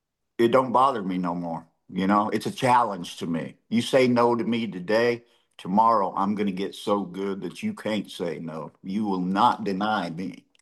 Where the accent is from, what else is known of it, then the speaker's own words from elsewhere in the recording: Abilene, Texas, United States; moved away as an adult; also born or lived in San Angelo, United States; Well, I was born in San Angelo, raised in Abilene, lived there most of my life. 10 years ago, I up and left.